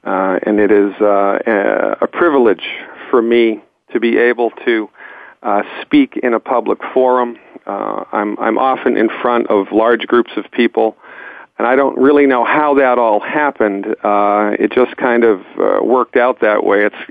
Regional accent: Nantucket, Massachusetts, United States; Well, I grew up born and raised in Nantucket Island, Massachusetts, did my pre-med undergrad work at the University of Massachusetts in Amherst, Massachusetts.

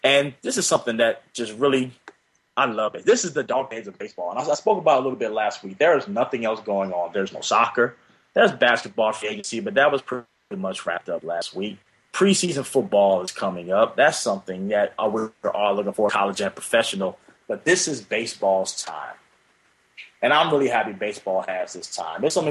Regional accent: Pennsylvania, United States; Now, I grew up on the East Coast of Pennsylvania

